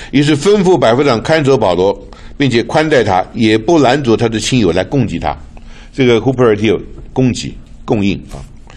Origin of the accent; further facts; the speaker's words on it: China; 你想今天我们是中国人